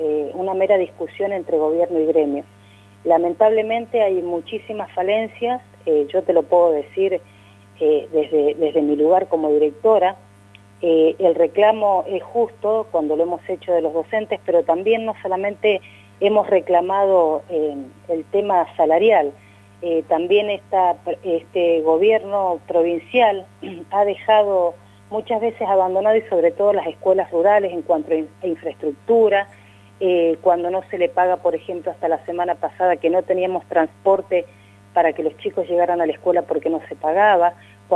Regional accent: Mendoza, Argentina; moved away as an adult; now in Picún Leufú, Argentina; No, yo no soy nacida en Picún, soy de Mendoza, hace más de 25 años que vivo acá y trabajé siempre en Picún Leufú

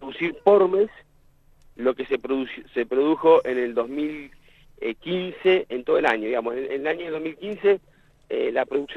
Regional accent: Santa Cruz, Argentina; yo tengo 40 años, 41 años, siempre me saco uno, soy nacido y criado en Santa Cruz.

